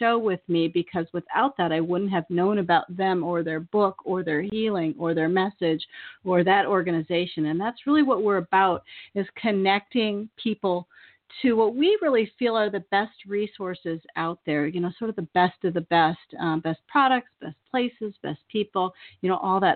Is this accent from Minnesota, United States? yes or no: no; California, United States; moved away as an adult; I'm from the Bay Area. I didn't know if you knew that or not, or if I told you.